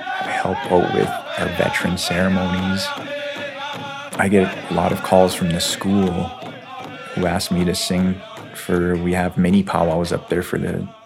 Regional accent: Nett Lake, Minnesota, United States; I'm from Net Lake, I'm a Boys Forward band member

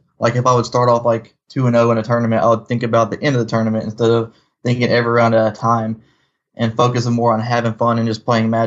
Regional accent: Hopkinsville, Kentucky, United States; also born or lived in Hazard, Kentucky; I'm actually born in Hazard, Kentucky, and most of my life I spent in Hopkinsville, Kentucky.

